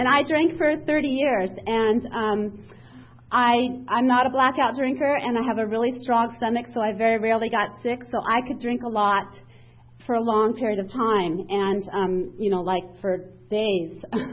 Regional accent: San Diego, California, United States; I grew up here in Allied Gardens. I was a little kid in the 60s, and my parents were hippies.

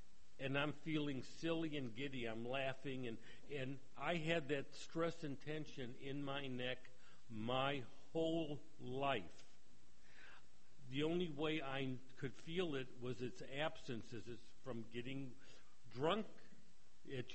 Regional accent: Detroit, Michigan, United States; Growing up in Detroit, I never heard that colloquial expression before.

